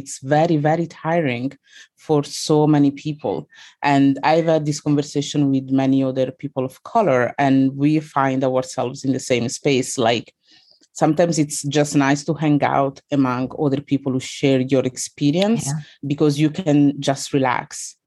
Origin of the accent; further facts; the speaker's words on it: Italy; I was born in Italy and my parents are from Congo, from the DRC in Africa. So I was in the town that I was born in. We were pretty much the only Black family there.